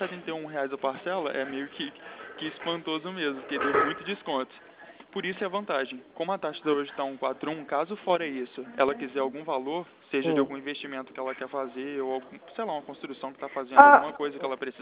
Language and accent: Portuguese; Espírito Santo, Brazil; moved away; eu nem sou daqui, eu sou do Espírito Santo e tem 3 meses que eu estou no Rio de Janeiro